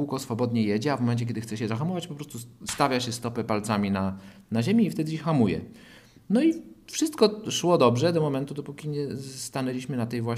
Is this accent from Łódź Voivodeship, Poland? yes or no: yes; Łódź, Łódź Voivodeship, Poland; moved away as an adult; now in Warsaw, Poland; W każdym razie tak, Łódź to moje rodzinne miasto, spędziłem tam 23 lata, poznałem tam moją żonę, którą wywiozłem do Warszawy, ale żona jest naleciałością, gdyż jest bydgoszczanką.